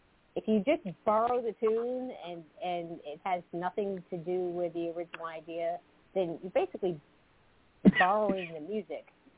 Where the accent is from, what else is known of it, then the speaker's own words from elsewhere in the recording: South Carolina, United States; now in New Jersey, United States; I'm from South Carolina, and now I live in New Jersey.